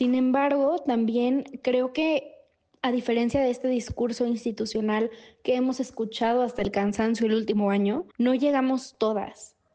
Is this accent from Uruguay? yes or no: no; Mexico; Para mí, como politóloga y como mujer mexicana